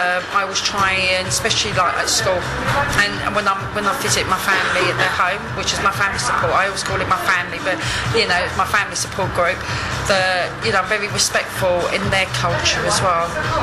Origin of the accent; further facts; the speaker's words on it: London, United Kingdom; I always see London as totally different from Great Britain. As a Londoner, I like, all my friends are all from different cultures